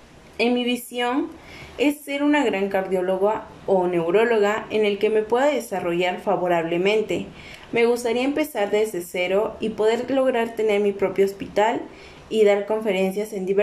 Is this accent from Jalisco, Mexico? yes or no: no; Orizaba, Veracruz, Mexico; born there; Todo comienza el 2 de agosto del 2004, que es el día que nací, en Orizaba, Veracruz, en el Hospital Escudero. Actualmente tengo 16 años